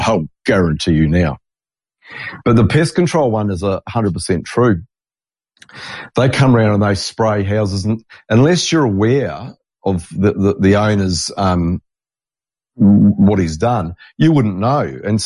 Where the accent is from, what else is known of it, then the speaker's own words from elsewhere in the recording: New Zealand; I grew up in New Zealand in a beautiful area. It looks exactly like where I live now.